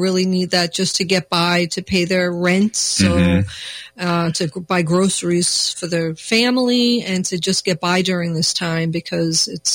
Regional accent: New York, United States; accent: New York; now in Minnesota, United States; my family from New York tells me I've lost my New York accent.

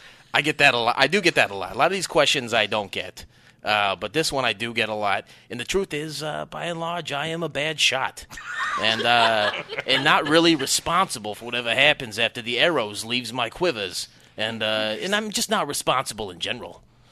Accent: New Jersey, United States; We're from North Jersey, and we work a lot of sanitation.

